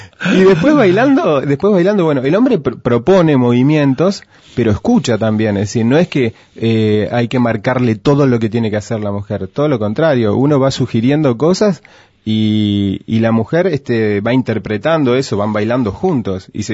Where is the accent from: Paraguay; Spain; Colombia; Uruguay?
Uruguay; yo soy más uruguayo que todos